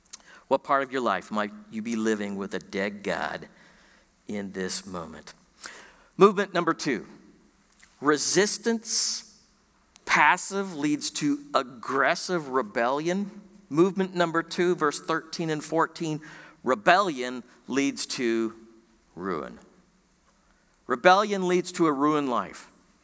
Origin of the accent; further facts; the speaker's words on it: Indiana, United States; born there; also born or lived in Minnesota / Wisconsin; I was born in Indiana. I'm a Hoosier by birth, but I did spend some time up north in Minnesota and Wisconsin. And I went to a high school in Wisconsin, 3,000 students.